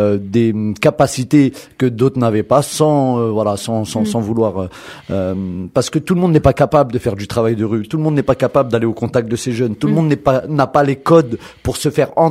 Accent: Domont, Île-de-France, France; je fais partie de la commune de Domont, j'ai grandi à Domont et je suis intervenu en tant qu'acteur social dans la commune.

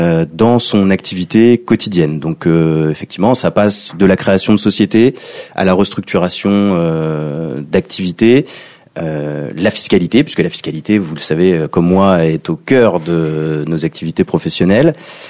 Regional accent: Argenteuil, Île-de-France, France; je suis revenu dans le Val d'Oise. Alors moi, je suis né à Argenteuil, mes parents habitent à Pontoise. Je suis du coin

